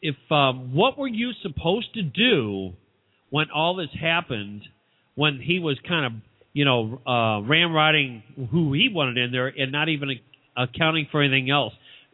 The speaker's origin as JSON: {"language": "English", "town": "St. Louis", "region": "Missouri", "country": "United States", "said": "I came from St. Louis and farmland you have to drive a long ways to get to."}